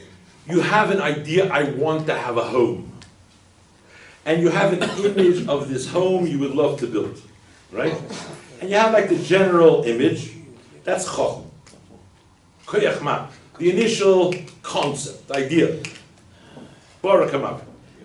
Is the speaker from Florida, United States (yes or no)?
no; Brooklyn, New York, United States; English is a second language; I come from Brooklyn. English is my third language.